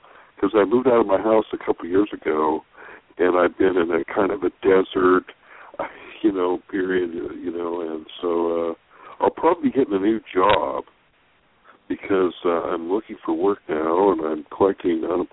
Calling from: California, United States; calling from California.

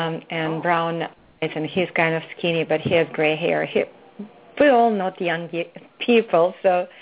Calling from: California, United States; I'm calling from California.

